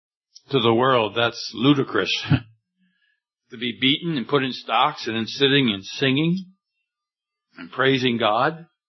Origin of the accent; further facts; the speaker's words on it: Philadelphia, Pennsylvania, United States; I grew up in Philadelphia, and as you know, when you're in a big city, you have a lot of lights.